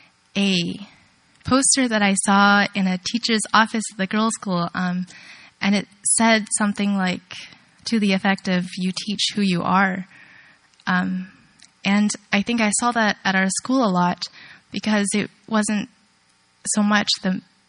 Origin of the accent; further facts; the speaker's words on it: California, United States; I now think about myself in school and growing up in Wanfu Cheng.